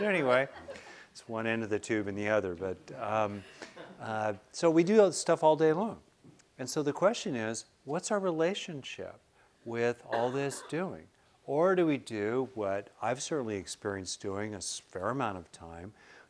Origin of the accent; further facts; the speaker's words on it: California, United States; You know, and I wondered if he was talking to me as a Californian, you know, right, about being way too casual.